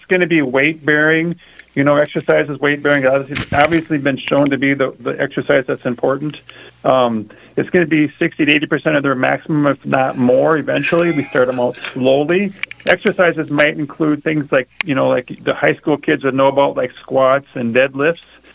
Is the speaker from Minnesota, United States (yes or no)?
yes; Minnesota, United States; I'm from Minnesota